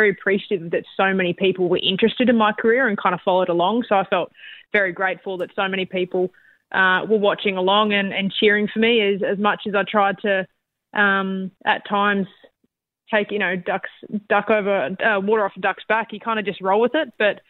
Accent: Queensland, Australia; as a Queenslander, I love to get up early in the morning.

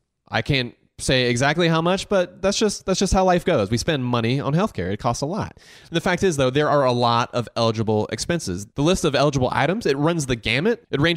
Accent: Southern United States, United States; Yeah, I'm not really from the South either. I grew up here in the South, but you know, my dad's from the Midwest and my mom's Korean

